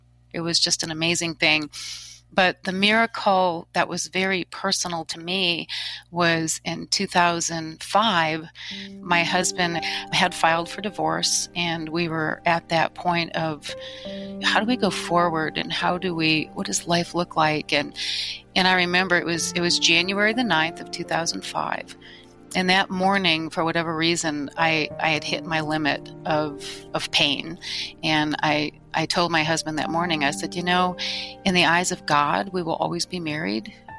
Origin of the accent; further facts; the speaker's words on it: Michigan, United States; I was born and raised in Michigan. I had just a really lovely childhood. I like to look at my upbringing as that rural America, kids on bikes and me on my horse.